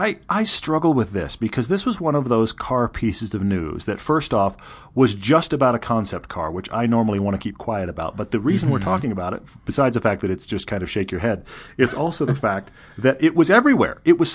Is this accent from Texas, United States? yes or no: yes; Texas, United States; And look, I'm from Texas. I get it.